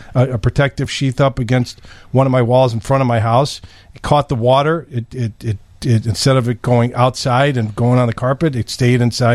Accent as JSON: {"language": "English", "town": "Des Plaines", "region": "Illinois", "country": "United States", "tie": "born or raised there", "said": "Thank God I grew up in Des Plaines."}